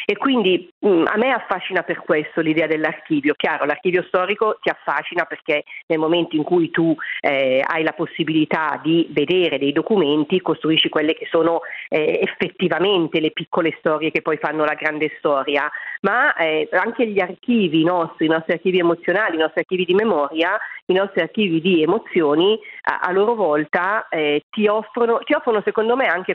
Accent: Ferno, Lombardy, Italy; Fermo. Fermo è il paese dove sorge praticamente ora il Terminal 1 di Malpensa.

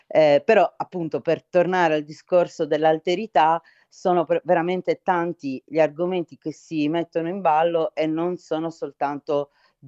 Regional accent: Sardinia, Italy; moved away as an adult; now in United States; Io vivo negli Stati Uniti, quindi sono una sarda, ma emigrata dalla Sardegna tanti anni fa e poi dall'Italia 13 anni fa.

